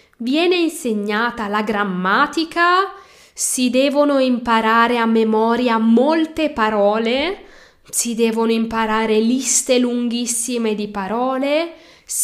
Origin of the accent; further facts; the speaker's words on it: Milan, Lombardy, Italy; sono italiana, sono nata a Milano e amo la mia lingua